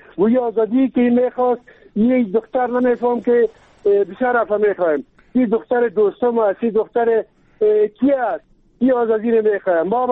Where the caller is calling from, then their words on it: Kabul, Afghanistan; ما خودم از کابل هستم، از کابل بتون صحبت میکنم.